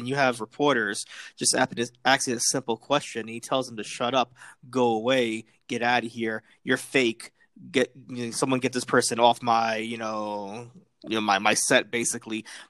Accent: New York, United States; And I say this because I'm a New Yorker.

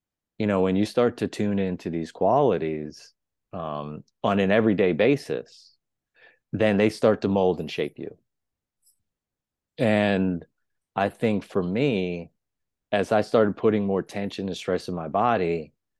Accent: East Coast, United States; now in Los Angeles, United States; No, I'm from the East Coast. So I love the tradition of the East Coast.

